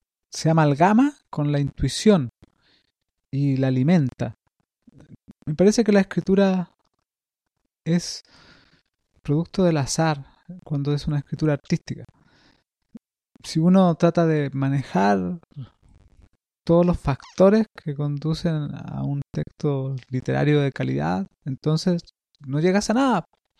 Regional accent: Valparaíso, Chile; Valparaíso es mi ciudad natal. Siempre estoy buscando algún tipo de comunicación con mis coterráneos para poder, bueno, reverdecer mis recuerdos de adolescencia y de infancia que los pasé acá, ¿no?

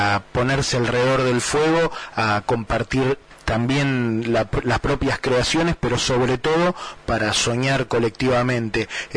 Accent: Buenos Aires, Argentina; Pero viste como somos los porteños, ¿no?

